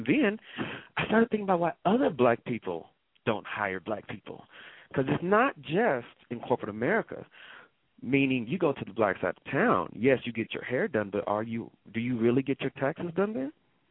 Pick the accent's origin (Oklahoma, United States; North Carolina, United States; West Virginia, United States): Oklahoma, United States; Oklahoma City; Grew up, came from the east side of Oklahoma City originally, H Street Departments to be exact.